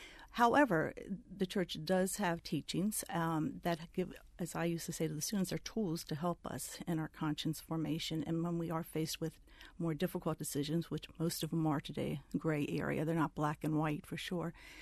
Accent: Washington, District of Columbia, United States; No, actually, I grew up in Washington, D.C., in a large Irish Catholic family, 7 children, and with certainly Catholic parents.

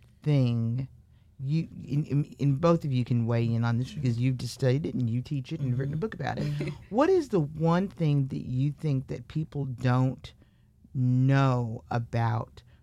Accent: Kansas City, Missouri, United States; I'm from Kansas City.

